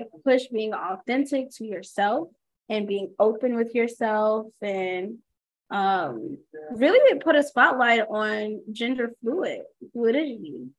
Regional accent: Fayetteville, Georgia, United States; Obviously, I'm from Atlanta. Well, from Fayetteville, but Atlanta, Georgia.

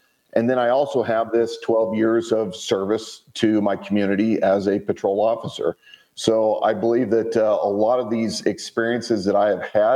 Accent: Spokane Valley, Washington, United States; I grew up in the Inland Northwest. I lived for most of my life. I was a fourth generation Spokane Valley kid.

